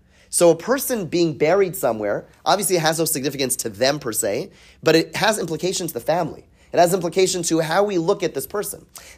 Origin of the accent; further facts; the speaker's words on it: Canada; born there; Born in Canada, like myself, I'm Canadian, right?